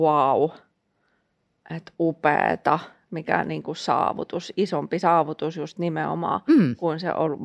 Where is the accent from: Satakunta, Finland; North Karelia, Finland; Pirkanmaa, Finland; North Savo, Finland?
Satakunta, Finland; Pori; Hei, kun mä avaan suun, niin kaikki tietää, että jaa, tuossa on porilainen.